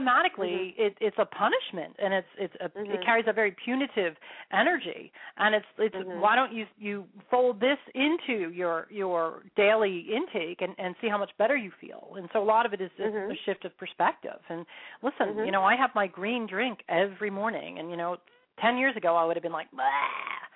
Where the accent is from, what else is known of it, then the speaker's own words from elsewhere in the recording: Bucks County, Pennsylvania, United States; you know what we did growing up in Bucks County.